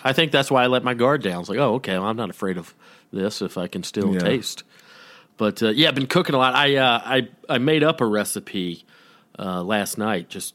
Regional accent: Georgia, United States; I'm from Georgia. Of course I've been

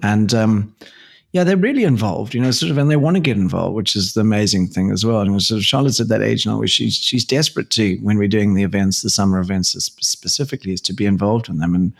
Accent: South Africa; So I grew up in South Africa, and I was really fortunate to live by the coast

